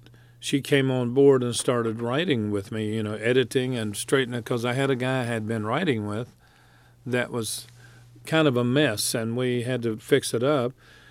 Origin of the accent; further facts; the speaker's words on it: West Virginia, United States; See, I grew up in West Virginia where Richard is pronounced R-A-Y-I-T-C-H-A-R-D, Rayichard.